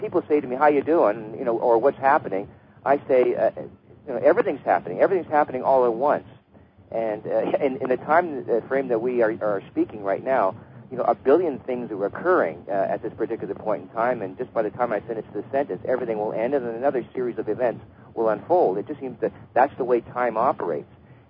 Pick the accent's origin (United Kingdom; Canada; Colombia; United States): Canada; being a Canadian, I can well attest to observing this, you know, over the 50 plus years that I've been on the planet.